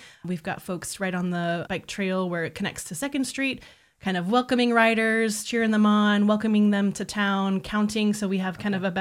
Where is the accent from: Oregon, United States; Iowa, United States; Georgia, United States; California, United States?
Iowa, United States; Des Moines; I grew up in Des Moines on Southwest 9th, and so very familiar with sirens growing up.